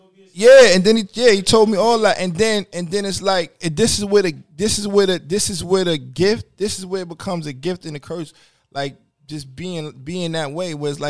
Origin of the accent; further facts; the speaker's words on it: New York City, New York, United States; look, I'm from New York City.